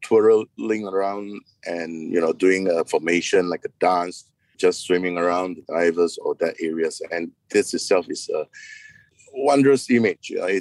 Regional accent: Malaysia; So as Malaysian, this is a good time to go

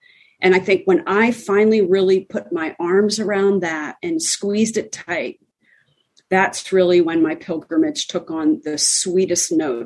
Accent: Pennsylvania, United States; born there; I think because I came from a family that wasn't a Christian family. I was born in Pennsylvania and we were pleasant pagans.

